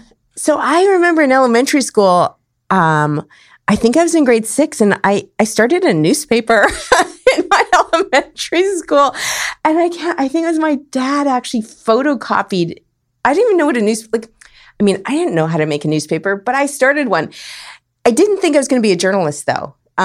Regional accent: Winnipeg, Manitoba, Canada; So really, well, I grew up in Winnipeg, the north end of Winnipeg.

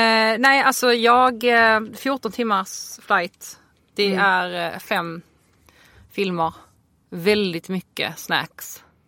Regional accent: Skåne, Sweden; also born or lived in Poland; now in Stockholm, Sweden; Jag är 31, från Skåne, född i Polen, bor i Stockholm

